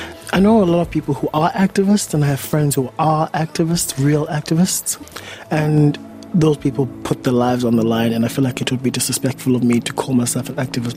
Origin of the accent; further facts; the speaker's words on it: South Africa; So when I grew up in South Africa, I knew that when I was in a certain space that I had to hide my sexuality.